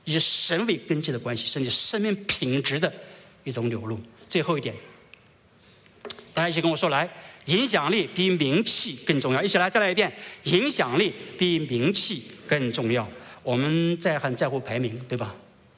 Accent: China; 我们中国人太懂这个东西了，人性是太懂了

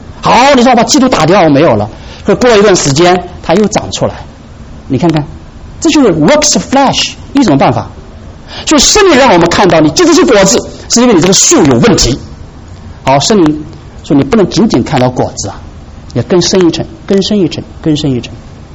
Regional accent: China; 我们中国人会说自然而然的会产生这些 desire

